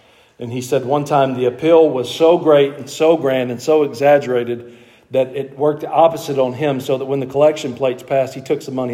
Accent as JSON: {"language": "English", "country": "United States", "said": "I don't know these terms because I'm American"}